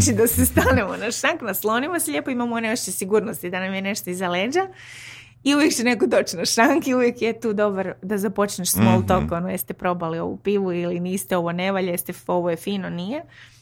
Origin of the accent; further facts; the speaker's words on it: Zagreb, City of Zagreb, Croatia; ja sam iz Zagreba